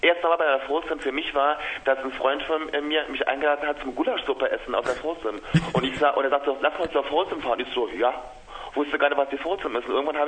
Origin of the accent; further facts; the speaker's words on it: Saarland, Germany; now in Berlin, Germany; Und ich komme eigentlich aus dem schönen, wunderschönen Saarland. Im Südwesten und bin seit wann in Berlin? Seit 2012.